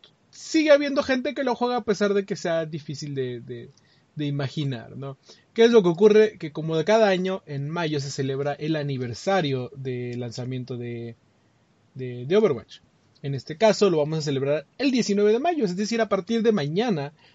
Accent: Mexico; para nosotros los mexicanos, o para nosotros los latinos

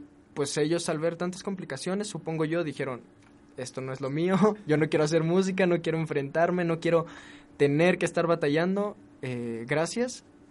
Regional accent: Mexico City, Mexico; Exactamente, nosotros venimos del barrio de Tepito.

